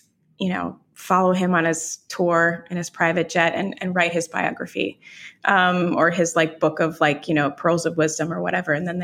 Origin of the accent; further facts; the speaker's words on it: Jamaica; I joke about the fact that I'm Jamaican, but I just discovered weed at like age 42